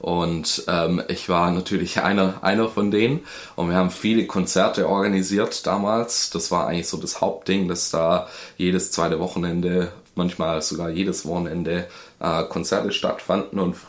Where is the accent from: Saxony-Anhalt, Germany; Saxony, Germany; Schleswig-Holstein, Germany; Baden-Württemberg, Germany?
Baden-Württemberg, Germany; Langenau; also born or lived in Günzburg, Bavaria; aber zu meiner Schmach bin ich gebürtiger Bayer eigentlich. Mhm. Und bin dann in einem kleinen Dorf namens Langenau aufgewachsen.